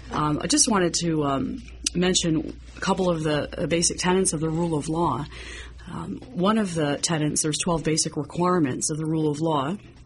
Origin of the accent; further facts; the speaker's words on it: Hamilton, Ontario, Canada; Well, I'm here in the Hammer, born and raised in the Hammer.